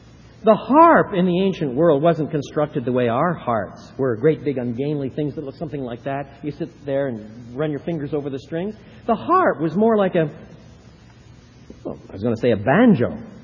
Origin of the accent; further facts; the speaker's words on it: Montreal, Quebec, Canada; I was brought up in Montreal, and points east